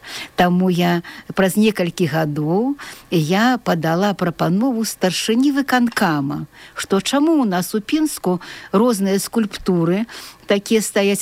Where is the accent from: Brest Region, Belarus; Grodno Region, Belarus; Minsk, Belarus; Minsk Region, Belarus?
Brest Region, Belarus; Baranavichy; now in Pinsk, Belarus; я барнавічанка. В 86-м годзе я прыехала, была пераведзена дырэктарам Пінскага бюро падарожжаў і экскурсій.